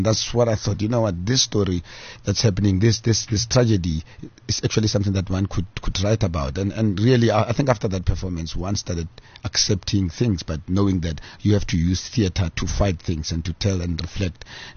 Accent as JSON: {"language": "English", "town": "Pretoria", "region": "Gauteng", "country": "South Africa", "tie": "born or raised there", "said": "Yes, I'm born and bred in Gauteng, Pretoria, specifically."}